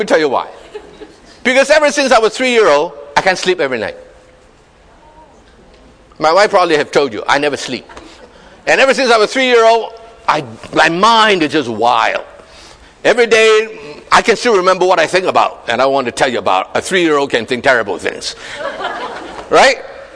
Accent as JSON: {"language": "English", "country": "Hong Kong", "said": "Such as, I come from Hong Kong, I can greet Brother James, right?"}